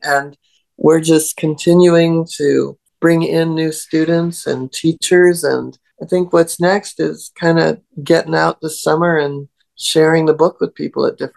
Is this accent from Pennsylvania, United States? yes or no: no; Seattle, Washington, United States; I grew up in Seattle and I was fortunate enough to have horses.